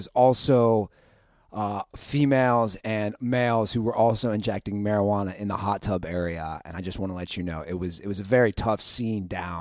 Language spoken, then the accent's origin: English; Cincinnati, Ohio, United States; My hometown Cincinnati Reds are coming out to SoCal to take on the Anaheim Angels.